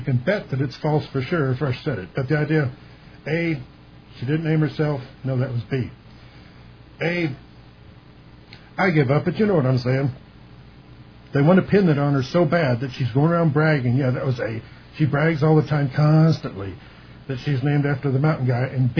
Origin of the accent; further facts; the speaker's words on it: Missouri, United States; I'm from Missouri.